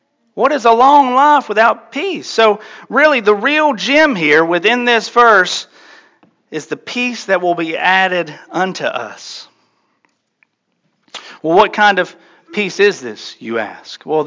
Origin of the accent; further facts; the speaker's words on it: Tennessee, United States; My brother and I, we would go on these summer vacations to the beach. We're from East Tennessee. We didn't want to do the mountains. We got plenty of that back home.